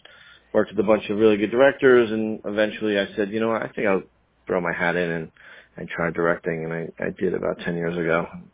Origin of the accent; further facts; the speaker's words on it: Brooklyn, New York, United States; I grew up in Flatbush, Brooklyn.